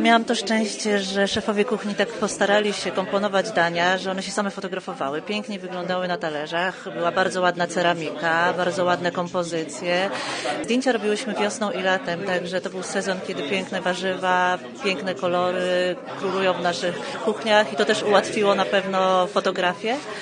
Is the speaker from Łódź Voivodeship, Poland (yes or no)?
yes; Łódź, Łódź Voivodeship, Poland; jestem fotografką kulinarną z Łodzi.